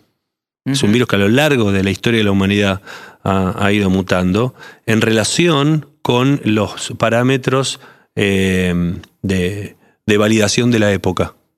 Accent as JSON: {"language": "Spanish", "region": "Buenos Aires", "country": "Argentina", "tie": "born there", "said": "Nací en Buenos Aires y siempre fui a escuelas de la red judía, de la colectividad."}